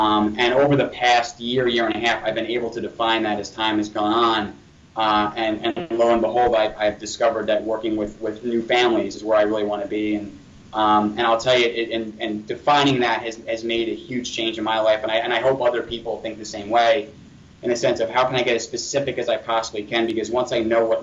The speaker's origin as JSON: {"language": "English", "town": "Long Island", "region": "New York", "country": "United States", "tie": "born or raised there", "said": "I grew up in Long Island, so I said, hey, let me try more of the city"}